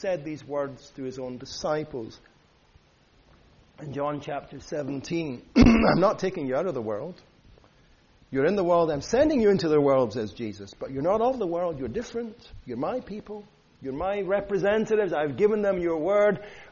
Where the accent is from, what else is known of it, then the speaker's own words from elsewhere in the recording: Scotland, United Kingdom; and as a Scot, I was very interested in the referendum